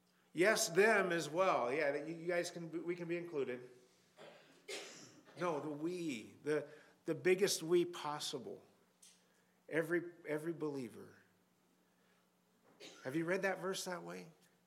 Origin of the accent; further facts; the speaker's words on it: United States; That sounds kind of funny to say because I'm an American.